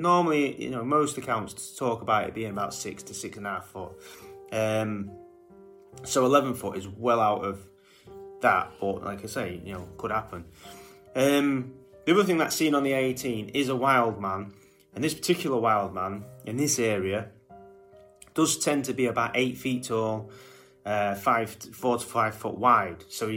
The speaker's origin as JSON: {"language": "English", "town": "Chesterfield", "region": "East Midlands", "country": "United Kingdom", "tie": "born or raised there", "said": "I was 9 years old at the time, born and raised in Chesterfield, and I used to hang around with a mate called Josh who lived in Middlecroft at the time."}